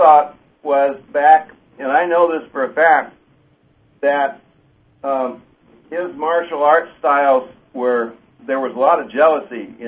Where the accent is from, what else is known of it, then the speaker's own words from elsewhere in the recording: Ann Arbor, Michigan, United States; he's from Kalamazoo, and I'm from Ann Arbor